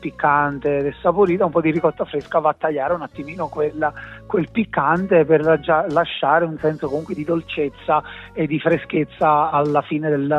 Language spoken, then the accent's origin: Italian; Pomigliano d'Arco, Campania, Italy; Io sono di Napoli, sono nato e cresciuto in un paese che si chiama Città Pomigliano d'Arco, che è 10 minuti da Napoli.